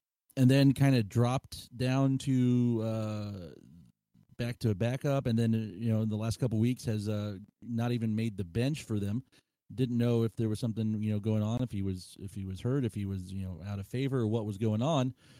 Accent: Florida, United States; I mean, I grew up in South Florida. People down there are not waiting for something to happen.

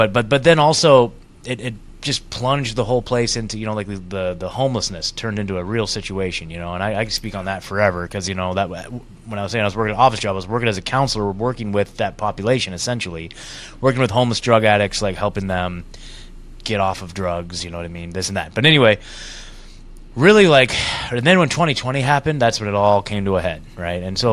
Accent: Oregon, United States; I grew up outside of Portland, like an hour outside of like downtown Portland.

